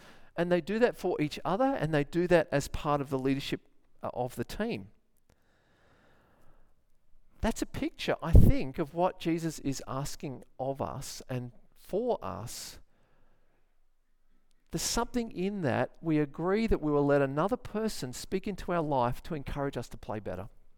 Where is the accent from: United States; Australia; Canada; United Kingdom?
Australia; New South Wales; I'm from New South Wales. We play another type of football